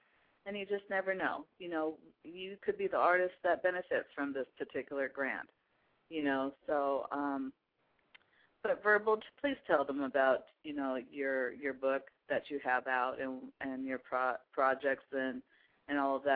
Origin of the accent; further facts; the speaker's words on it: Pacific Northwest, United States; right here in my hometown of Pacific Northwest to across the globe.